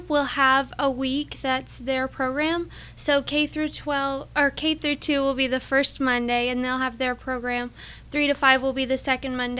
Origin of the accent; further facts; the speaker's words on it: United States; I'm from the Knox County area.